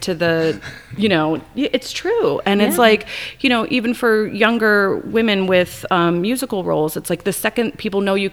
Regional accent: East Coast, United States; now in Omaha, United States; I come from the East Coast, and so I've moved around a lot

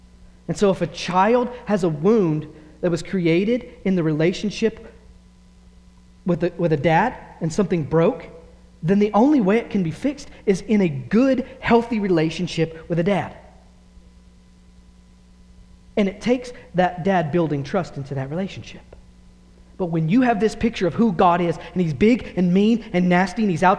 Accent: the South, United States; I grew up in the South, so we're famous for this, like the hellfire and brimstone churches, right?

